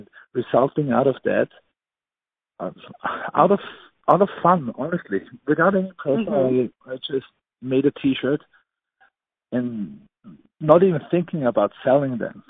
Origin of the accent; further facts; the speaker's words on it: Austria; Well, I grew up in Austria, so my first choice was definitely Austrian teams.